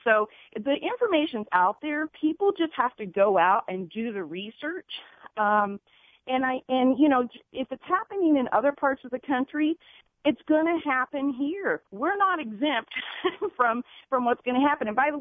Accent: Kentucky, United States; I'm not from Santa Barbara. I'm from Kentucky, but I appreciate your kind offer.

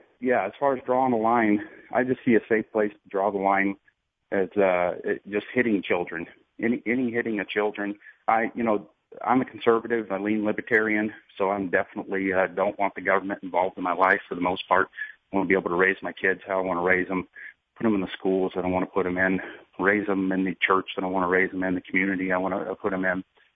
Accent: Canton, Mississippi, United States; also born or lived in Jackson, Mississippi / Weiser, Idaho; I was born in Jackson, Mississippi, raised in Canton for half my life, and then the majority of the rest of it in Weezer, Idaho.

